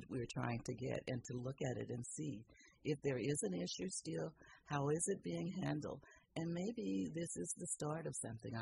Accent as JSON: {"language": "English", "town": "Shreveport", "region": "Louisiana", "country": "United States", "tie": "born or raised there", "also_born_or_lived": "Oakland", "lives_now": "Petaluma, United States", "said": "But I was brought up in Shreveport, Louisiana. So I was brought up in the South, but I was born in Oakland, California."}